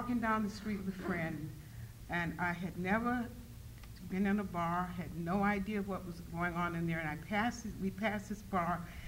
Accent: Atlanta, Georgia, United States; also born or lived in Boston; They moved to Atlanta, and I was born in Atlanta

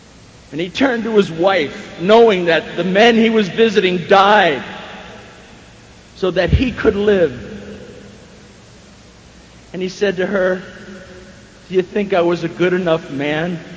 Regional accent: Roselle, New Jersey, United States; also born or lived in Elizabeth, United States; now in San Diego, United States; I've lived in San Diego since 1977, but I gotta tell you that inside here, I'm a New Jersey boy. I was born in Elizabeth, New Jersey. I was raised in Roselle, New Jersey.

